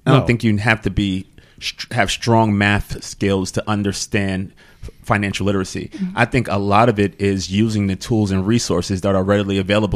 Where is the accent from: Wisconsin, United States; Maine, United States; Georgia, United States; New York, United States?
New York, United States; New York City; Growing up in New York City, public schools, you learn the basics.